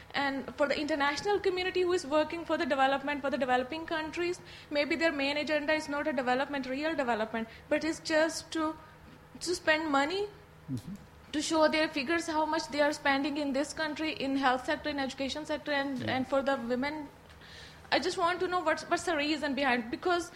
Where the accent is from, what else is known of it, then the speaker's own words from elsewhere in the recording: Pakistan; English is a second language; Yes, I'm from Pakistan